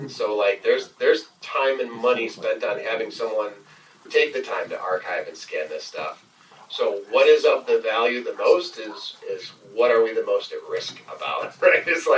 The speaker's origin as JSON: {"language": "English", "region": "New York", "country": "United States", "said": "here in New York is like, and I'm sorry, I'm from New York"}